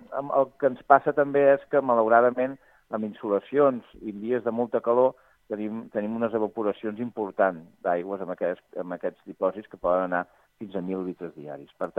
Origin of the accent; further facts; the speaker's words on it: Catalonia, Spain; i jo soc del Penedès